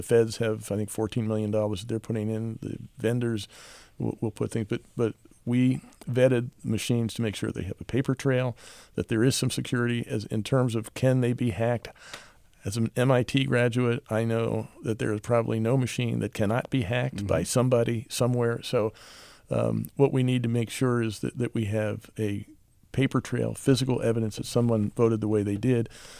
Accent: Pennsylvania, United States; born there; I was born in Pennsylvania. That's a dodge.

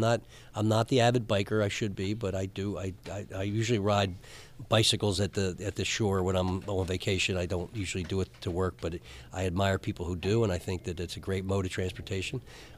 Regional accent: Philadelphia, Pennsylvania, United States; I grew up in the area of Third and Snyder. It's kind of, people would know it as Mummerland or Second Street.

